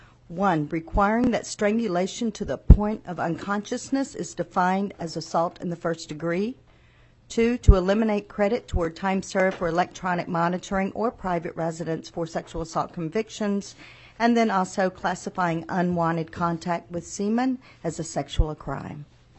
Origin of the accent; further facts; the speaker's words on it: Kentucky, United States; I'm originally from Western Kentucky. My family's been there for five generations being farmers. I grew up knowing seven of my eight great-grandparents.